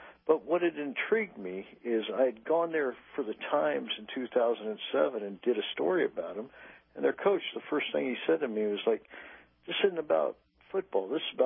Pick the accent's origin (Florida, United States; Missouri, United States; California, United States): Missouri, United States; Kansas City; I'm from Kansas City. I'm a Midwesterner.